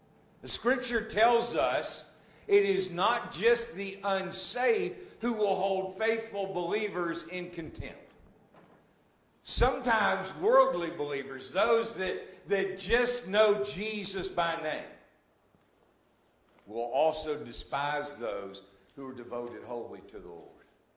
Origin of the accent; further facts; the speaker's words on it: Southern United States, United States; Growing up in the Bible Belt has its advantages. I mean, obviously, you know, we understand Southern phrases like, I've got an ox in the ditch. We grew up in the South.